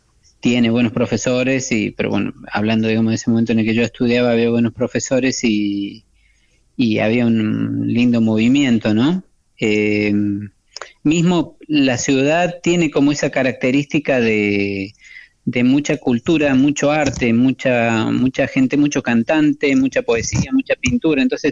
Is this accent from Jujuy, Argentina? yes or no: no; Cruz del Eje, Córdoba, Argentina; Yo soy de Cruz del Eje, de una ciudad chiquita al noroeste de Córdoba, que tiene su conservatorio provincial y todo.